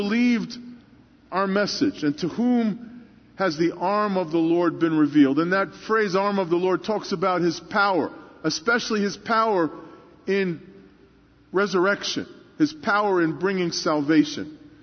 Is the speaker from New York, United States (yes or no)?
yes; Brooklyn, New York, United States; When I was growing up in Brooklyn, in a predominantly Catholic neighborhood, I asked one of my Italian Catholic friends, well, what is Good Friday?